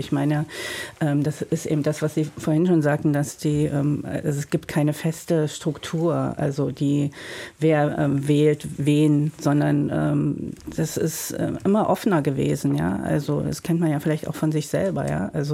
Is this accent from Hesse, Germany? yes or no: no; Saxony-Anhalt, Germany; born there; Obwohl, als ich geboren wurde, gab es Sachsen-Anhalt gar nicht.